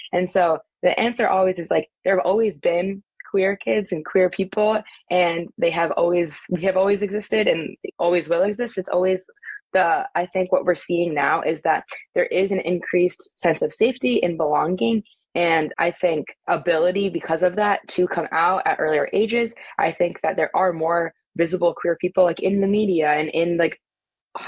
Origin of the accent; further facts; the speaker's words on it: Massachusetts, United States; I grew up in Massachusetts, so it was a different public system but still nearby.